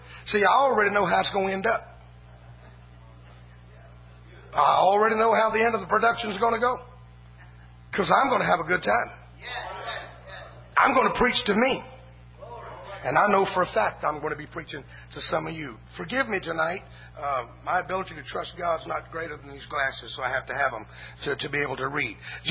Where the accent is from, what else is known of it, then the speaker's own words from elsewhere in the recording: Louisiana, United States; I'm from Franklin Parish, Louisiana. We don't have people like that there.